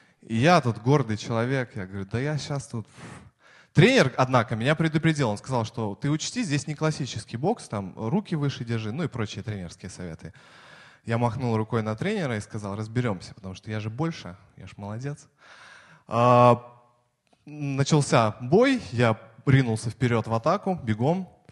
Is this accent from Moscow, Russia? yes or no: yes; Moscow, Russia; Я вообще москвич коренной, и все знают, коренные москвичи очень быстро ходят.